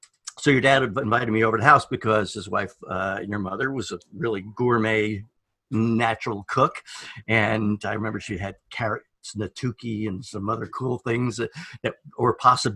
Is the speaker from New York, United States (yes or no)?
yes; New York, United States; But I'm thinking, I'm from New York. I never heard of this before.